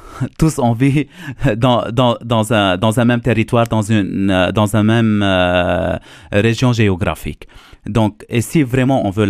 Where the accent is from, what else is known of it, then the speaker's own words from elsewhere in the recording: Lebanon; je viens d'un pays du Liban, d'un pays oriental, qu'il y a une grande cohabitation entre les musulmans et les chrétiens